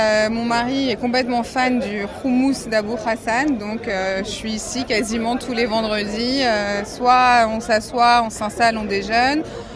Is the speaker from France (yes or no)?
yes; France; now in Tel Aviv, Israel; Oui, je suis française à Tel Aviv. Ça va faire bientôt 2 ans, ouais, 2 ans que je vis ici.